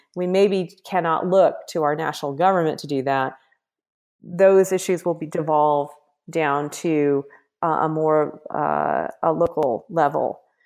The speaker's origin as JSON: {"language": "English", "region": "Kansas", "country": "United States", "said": "I'm from Kansas, and I'm actually doing a project where I'm biking across Kansas, talking to prairie ranchers about how to know and care for the prairie."}